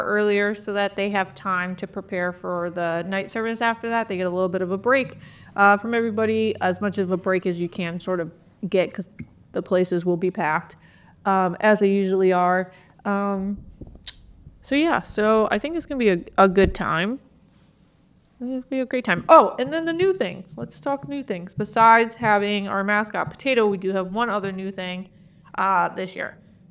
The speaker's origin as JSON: {"language": "English", "town": "Lysander", "region": "New York", "country": "United States", "tie": "born or raised there", "said": "You have one in my hometown of Lysander."}